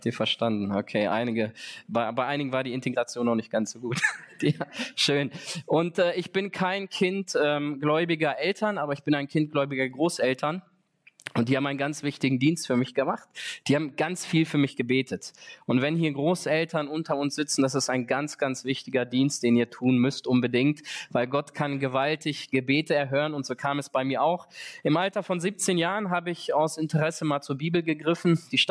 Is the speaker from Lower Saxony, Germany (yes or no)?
no; Espelkamp, North Rhine-Westphalia, Germany; Ich komme aus Espelkamp, bin dort in dieser Stadt geboren und aufgewachsen.